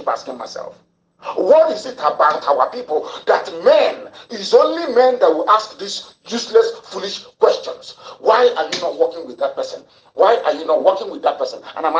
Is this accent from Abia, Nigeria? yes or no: yes; Ibeku, Abia, Nigeria; I come from Ibeku, and we also have Osa in Ibeku